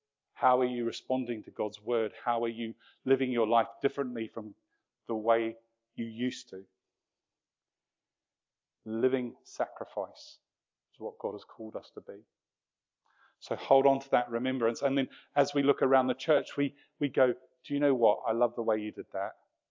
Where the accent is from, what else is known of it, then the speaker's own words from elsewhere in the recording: United Kingdom; we're rather British about it. And I include New Zealanders in that lump of people.